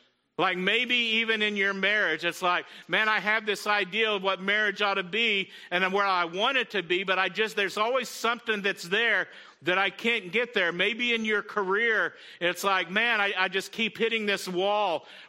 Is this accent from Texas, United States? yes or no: yes; Texas, United States; And growing up in West Texas, I just, you know, and it was flat, it was dry